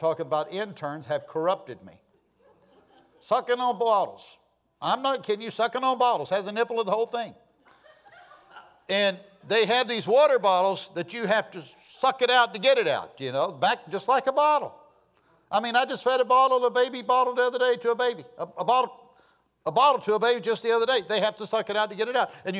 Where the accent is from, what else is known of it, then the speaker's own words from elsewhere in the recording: Florida, United States; I was raised in Northeast Florida.